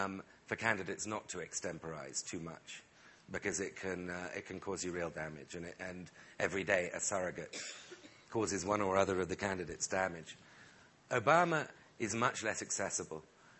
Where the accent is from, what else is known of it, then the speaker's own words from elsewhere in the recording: United Kingdom; the Financial Times circulation in the United States is larger than it is in Britain, in my home country.